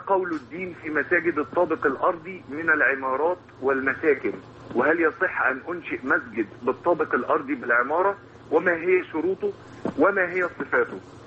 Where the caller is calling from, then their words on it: Alexandria, Alexandria Governorate, Egypt; من اسكندرية ومندوب حزب النور.